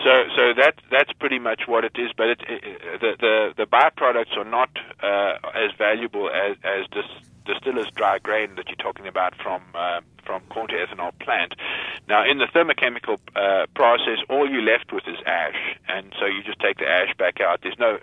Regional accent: South Africa; now in United States; I'm an immigrant from South Africa.

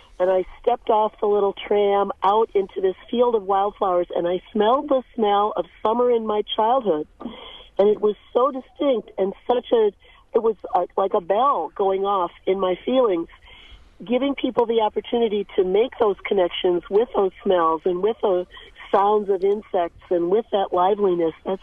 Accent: Muskego, Wisconsin, United States; When I grew up in Muskego, all the hedgerows and all the roadsides and all the edges of farmers' fields were all filled with so many different wildflowers

